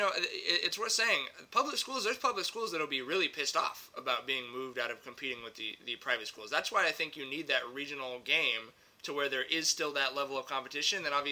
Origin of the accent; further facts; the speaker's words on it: Long Beach, California, United States; Tyler and I grew up in Long Beach.